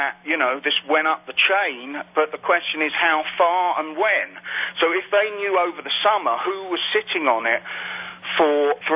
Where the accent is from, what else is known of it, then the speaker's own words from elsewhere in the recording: England, United Kingdom; But that's probably because I'm English.